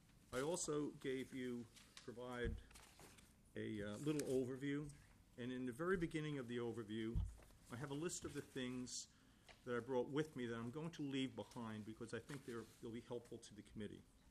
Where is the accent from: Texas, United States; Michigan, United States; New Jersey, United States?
New Jersey, United States; The draft of the model bill mirrors recommendations that were made in my state. I'm from New Jersey.